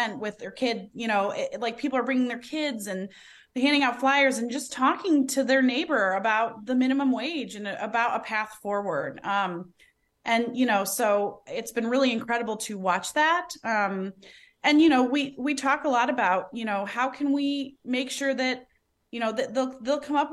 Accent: Detroit, Michigan, United States; And I'm from Detroit, you know, we've been really hit, but we saw Detroit really get built up

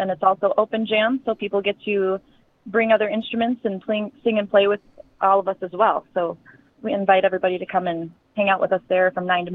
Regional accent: Baraboo, Wisconsin, United States; born there; I was born in Baraboo, graduate of Reedsburg

